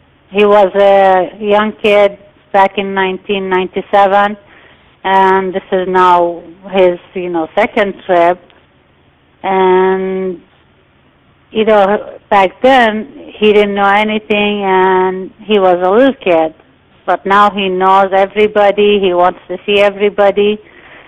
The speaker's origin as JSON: {"language": "English", "town": "Bethlehem", "region": "West Bank", "country": "Palestine", "tie": "born there", "second_language": "English", "said": "I have a dark skin. I look like Arab because I was born in here in Bethlehem."}